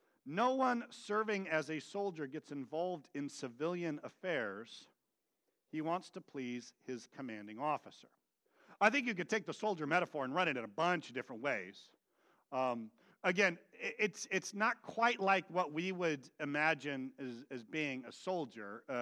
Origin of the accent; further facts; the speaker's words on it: Vacaville, California, United States; I grew up in Vacaville, Cowtown.